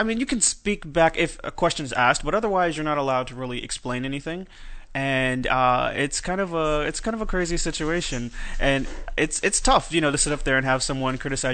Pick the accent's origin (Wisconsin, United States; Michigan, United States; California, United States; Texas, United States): Texas, United States; So my new team, I'm from Texas